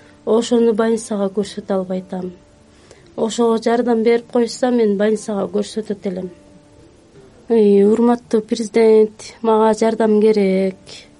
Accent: Terek-Suu, Jalal-Abad Region, Kyrgyzstan; born there; now in Bishkek, Kyrgyzstan; Токтогул районунун Терексуу айылында туулгам. 35 жаштамын.

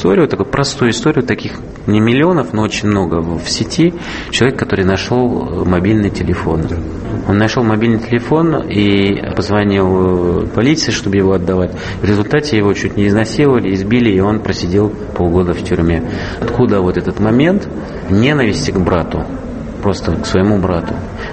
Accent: Switzerland; Russian is a second language; я себе чувствую очень свободно в России, больше, чем у себя на родине.

